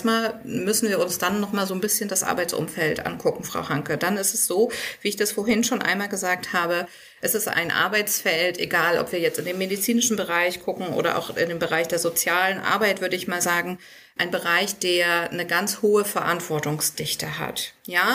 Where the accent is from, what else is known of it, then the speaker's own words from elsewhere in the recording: Hannover, Lower Saxony, Germany; ich komme aus dem Großraum Hannover